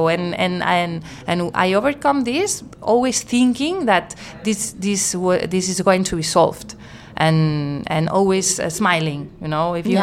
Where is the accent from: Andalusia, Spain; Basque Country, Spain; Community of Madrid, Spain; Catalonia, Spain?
Catalonia, Spain; Barcelona; Helena and I, we are friends because we are from Barcelona. And Barcelona, believe it or not, but it's a small city.